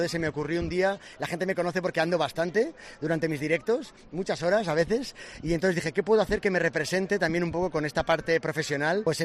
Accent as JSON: {"language": "Spanish", "town": "Madrid", "region": "Community of Madrid", "country": "Spain", "tie": "born there", "said": "Yo soy madrileño de nacimiento, medio valenciano de corazón, mi mamá es de Valencia y yo, claro, llevo toda la vida viniendo aquí"}